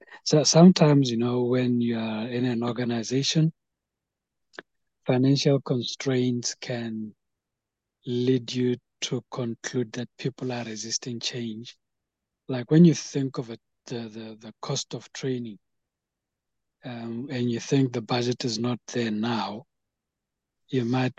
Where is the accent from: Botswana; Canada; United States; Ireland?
Botswana; I'm from Botswana, by the way, and with a telecommunication company here.